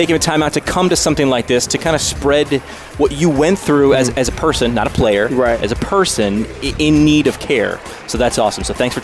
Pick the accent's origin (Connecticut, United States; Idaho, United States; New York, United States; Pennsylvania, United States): New York, United States; I'm from New York.